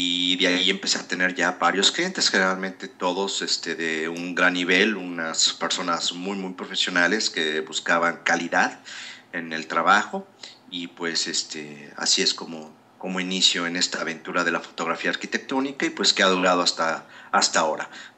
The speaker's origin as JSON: {"language": "Spanish", "country": "Mexico", "said": "pues porque yo esto lo veo en mi país todos los días. Tú vas al centro de la Ciudad de México y vas a encontrar colonias, barrios"}